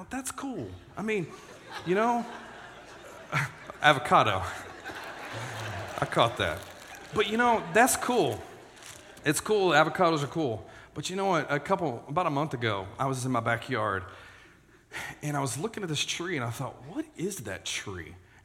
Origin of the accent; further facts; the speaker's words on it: Texas, United States; I grew up in Texas, North Texas, and I will tell you, I went back home for the first time in years this past May.